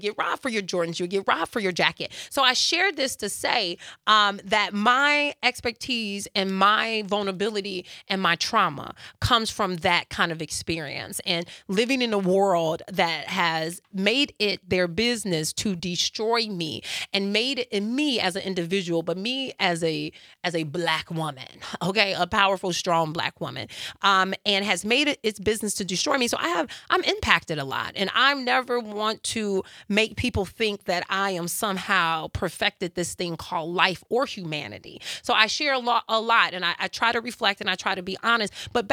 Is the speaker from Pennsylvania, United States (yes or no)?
no; Chicago, Illinois, United States; growing up in Chicago during the times where you couldn't walk down the street.